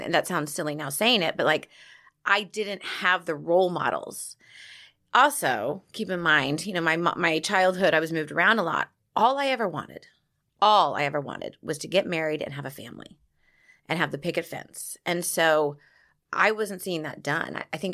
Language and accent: English; Laguna Beach, California, United States; I grew up in Laguna Beach, which is a very gay-friendly town